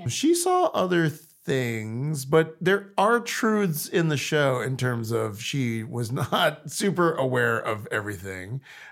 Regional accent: Texas, United States; It's growing up in Texas is really interesting. And I love Texas. Like, I still visit there, and my family's still there.

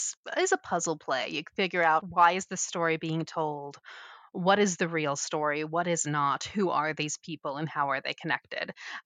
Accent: Portland, Oregon, United States; Yeah, I was born and raised in the Portland metro area, and I'm back here. I love Portland so much.

